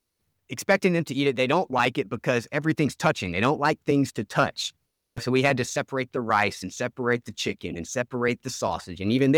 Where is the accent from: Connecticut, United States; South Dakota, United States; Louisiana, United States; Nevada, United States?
Louisiana, United States; now in Houston, United States; so I'm originally from Louisiana. I've lived in Houston, Texas for the last 15 years, but gumbo is a big part of our family tradition.